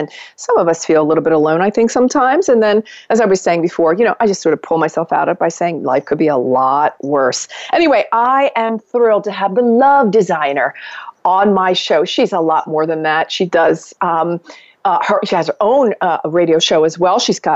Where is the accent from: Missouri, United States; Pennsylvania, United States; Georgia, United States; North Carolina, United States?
Pennsylvania, United States; Philadelphia; She's my homie because she's from Delaware and I'm from Philadelphia, and we have the same accent, so there.